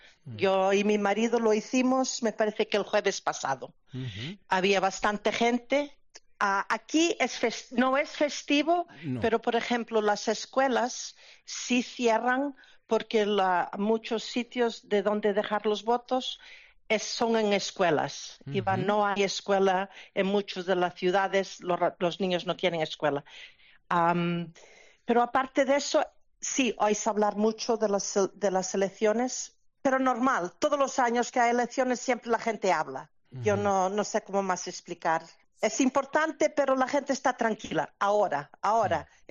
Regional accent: Carnota, Galicia, Spain; now in United States; Yo soy de La Coruña, de Carnota

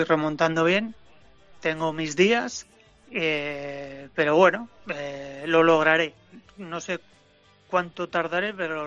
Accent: San Sebastián, Basque Country, Spain; porque soy de San Sebastián, allí cogemos champas y tal

